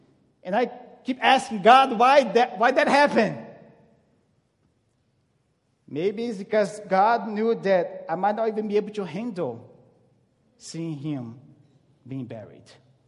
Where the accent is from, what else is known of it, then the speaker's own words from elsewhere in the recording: Brazil; I'm originally from Brazil, and I've been living here for several years.